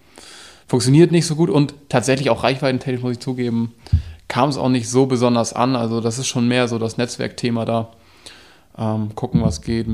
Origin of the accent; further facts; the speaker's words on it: Schleswig-Holstein, Germany; Komme ja gar nicht so weit weg von hier, also aus Dithmarschen in Schleswig-Holstein. Hier komplett aufgewachsen und hier auch die Landwirtschaft lieben gelernt, sag ich mal. Ich bin selbst auf einem Resthof aufgewachsen